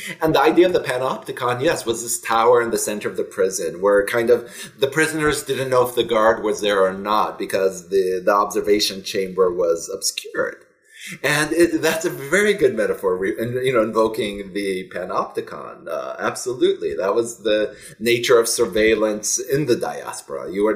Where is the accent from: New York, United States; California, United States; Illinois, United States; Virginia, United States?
California, United States; U.S., raised in California most of my life.